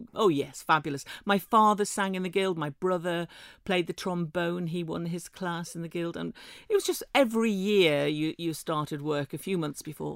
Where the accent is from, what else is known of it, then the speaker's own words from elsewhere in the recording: Isle of Man; It was. And I'm as Manx as the hills and very proud of it.